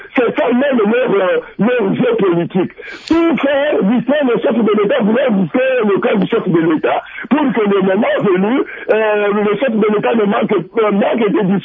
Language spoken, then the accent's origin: French; DR Congo; Que ce qui est chez nous en Afrique et principalement aussi au Congo, c'est la crise de confiance.